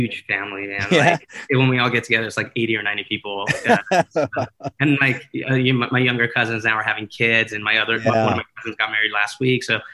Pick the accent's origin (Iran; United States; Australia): Iran; English is a second language; even though we're the only Iranians in school, I think, growing up. So once I started learning English and speaki